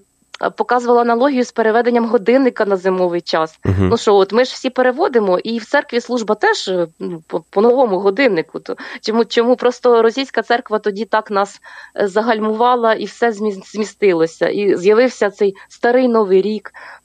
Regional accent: Kyiv, Ukraine; Ну, ми в кияни всі

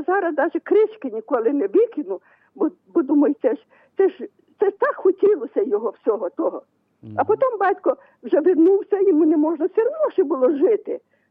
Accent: Khmelnytskyi Oblast, Ukraine; now in Rivne, Ukraine; Я з Рівно сама. А сама, взагалі, я з Хмельницької області.

